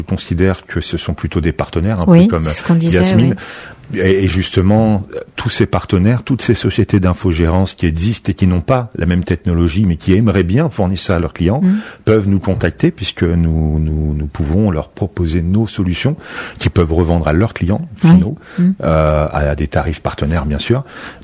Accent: Cergy, Île-de-France, France; je suis de Cergy, l'idée est née à Cergy, et j'ai tout fait à Cergy

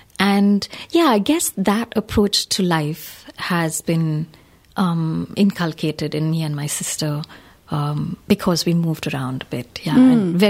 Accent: India; now in France; sister would say I'm more French than Indian now. And then we have huge debates about that. I'm like, no, I'm still Indian in my heart. I'm still so Indian

